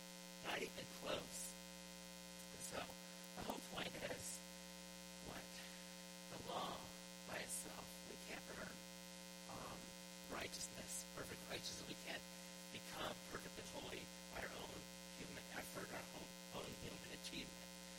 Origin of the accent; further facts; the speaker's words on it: East Coast, United States; We're from the East Coast, right?